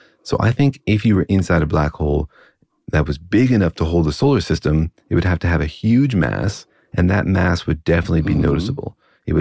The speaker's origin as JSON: {"language": "English", "town": "Los Alamos", "region": "New Mexico", "country": "United States", "tie": "born or raised there", "said": "Well, I grew up in Los Alamos, so maybe I'm especially radioactive"}